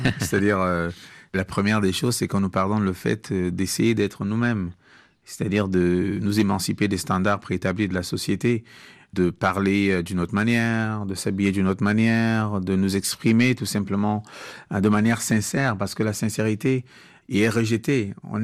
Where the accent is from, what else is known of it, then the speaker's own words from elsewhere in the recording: Cameroon; first language Bassa; French is a second language; chanter en bassa parce que c'est ma première langue, c'est la langue de ma construction mémorielle de base.